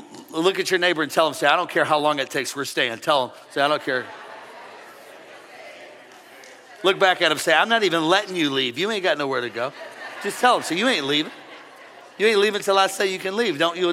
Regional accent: Missouri, United States; I'm from Missouri.

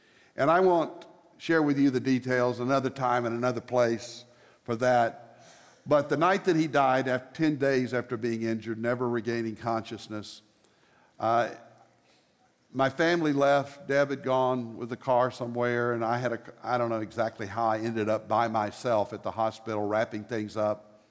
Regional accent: Fort Worth, Texas, United States; I'm from Fort Worth.

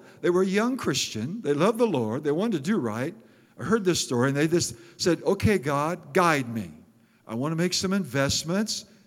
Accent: Iowa, United States; We're from Iowa. My family are farmers.

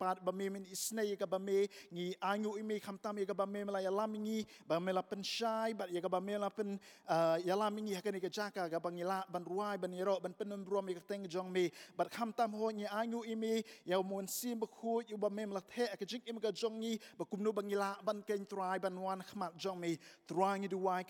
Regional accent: India; the tradition where I grew up in India and the church where I grew up in India.

